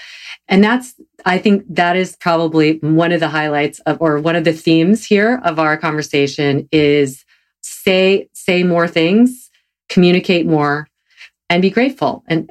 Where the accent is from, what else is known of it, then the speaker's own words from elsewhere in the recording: the South, United States; I'm a Protestant from the South.